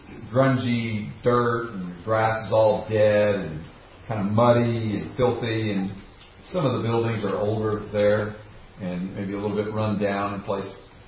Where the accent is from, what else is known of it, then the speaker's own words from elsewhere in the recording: Buffalo, New York, United States; I grew up in Buffalo, New York. And Buffalo gets a lot of snow.